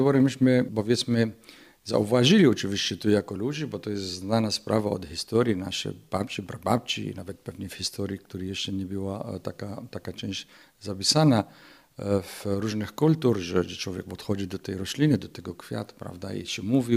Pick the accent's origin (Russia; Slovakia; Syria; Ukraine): Syria; Polish is a second language; now in Poland; bo ja pochodzę z Syrii